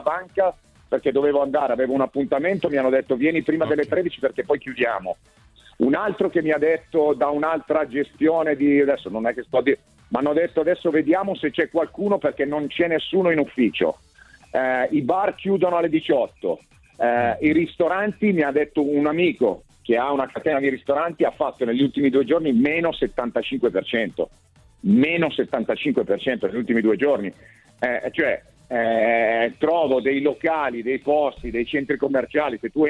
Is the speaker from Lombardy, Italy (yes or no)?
yes; Milan, Lombardy, Italy; io sono nato a Milano, sono milanese, forse uno degli ultimi pochi milanesi che sono in circolazione, e quindi vivo e respiro la città da quando ero bambino. Poi il lavoro mi ha portato a vivere in altre città, però questa è sempre stata la mia città